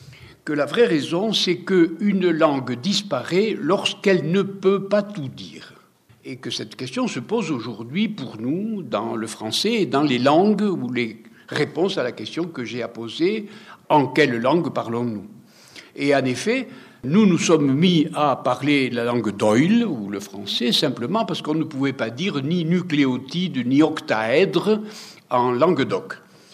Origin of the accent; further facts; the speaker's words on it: Occitanie, France; accent: Gascon; first language Gascon; French is a second language; le français, celui que j'utilise maintenant, est ma seconde langue, puisque lorsque j'étais jeune, j'ai été nourri en gascon, c'est-à-dire dans un patois d'Occitanie